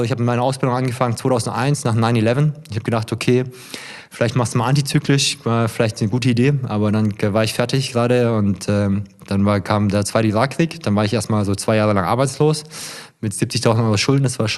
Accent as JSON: {"language": "German", "region": "Hesse", "country": "Germany", "said": "Ich habe jetzt eigentlich die letzten Jahre nur in einer Großstadt gelebt und jetzt seit letztem Wochenende komme ich ja aus Hessen, wie gesagt, ja, wohne ich jetzt auf dem Dorf"}